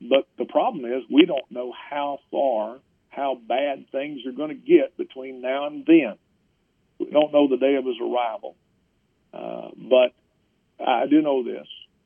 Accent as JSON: {"language": "English", "country": "United States", "said": "as a man, as a father, as an American, I know what my feelings are."}